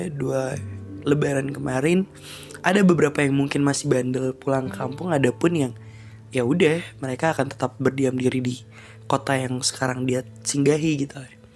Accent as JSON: {"language": "Indonesian", "region": "Jakarta", "country": "Indonesia", "tie": "born or raised there", "also_born_or_lived": "Situbondo", "said": "saya lahirnya sama-sama di Jakarta. Adik saya semuanya lahirnya di Jakarta. Dan saya di Jakarta dari kecil, tumpang lahir di Situbondo. Terus dia kecil udah di sini TK, SD, SMP sampai kelas 1. Dan SMP kelas 2 saya pindah ke Situbondo, balik ke kampungnya ayah."}